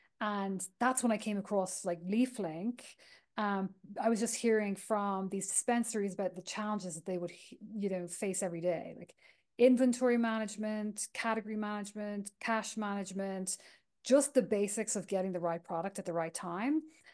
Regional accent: Ireland; moved away as an adult; now in United States; I'm originally from Ireland, which you might pick up as I talk.

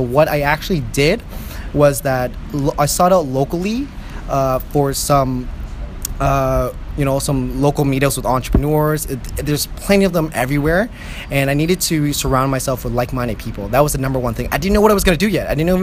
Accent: Canada; like I'm Canadian through and through, and I love my cheeseburgers and chicken wings, and that's, you know, we're raised on bacon maple syrup here.

